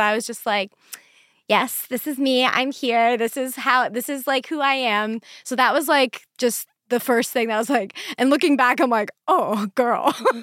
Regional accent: Pennsylvania, United States; because growing up in Pennsylvania, that was the first time in my life that I, like, that my brain had processed, like, two boys being in a relationship

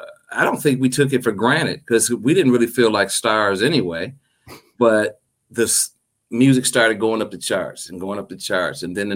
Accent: Clarksdale, Mississippi, United States; born there; Well, I was born in Clarksdale, Mississippi, and had to go back to Clarksdale pretty much every summer. Mm-hmm. That and Marks, Mississippi. My mother was from Marks and my father was from Clarksdale, Mississippi.

